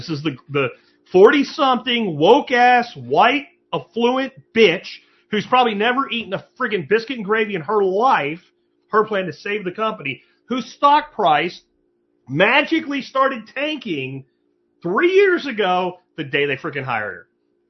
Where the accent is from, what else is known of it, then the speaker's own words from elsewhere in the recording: Pennsylvania, United States; now in Texas, United States; It's probably right after I moved to Texas, because we didn't really have them where I grew up in Pennsylvania.